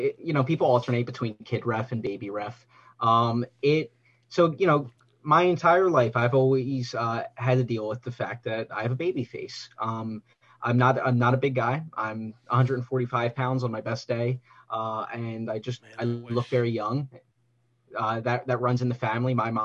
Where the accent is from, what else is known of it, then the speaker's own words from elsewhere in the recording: Atlantic City, New Jersey, United States; You know, I was talking before, like I grew up in Atlantic City, right outside of Atlantic City, and I always went to the Ripley's Auditorium.